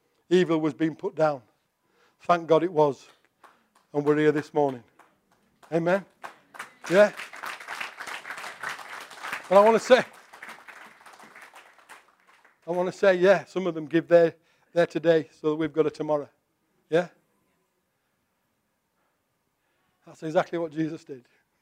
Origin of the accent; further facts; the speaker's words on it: United Kingdom; Well, I'm British. It's my stiff upper lip.